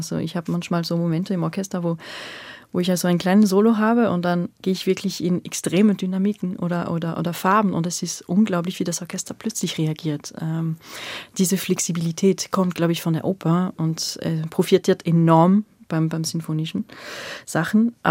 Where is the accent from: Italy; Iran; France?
France; accent: French; German is a second language; Also ich habe immer noch meinen französischen Akzent, aber ich klinge vielleicht eher wienerisch als berlinerisch, keine Ahnung.